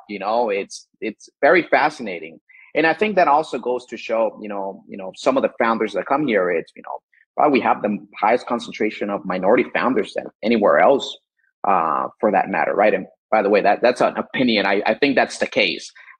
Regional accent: Miami, Florida, United States; as I never say I'm a Florida guy, I always say I'm from Miami.

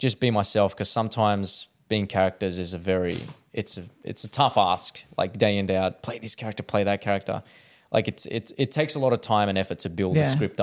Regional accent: Balmain, New South Wales, Australia; I support it because I grew up in the Balmain area, and I just like, that was the club that I just knew around there.

